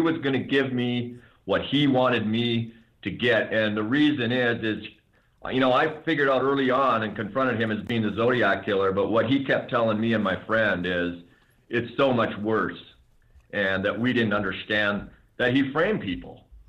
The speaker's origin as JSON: {"language": "English", "region": "Montana", "country": "United States", "tie": "born or raised there", "said": "ended up in my home state, Montana."}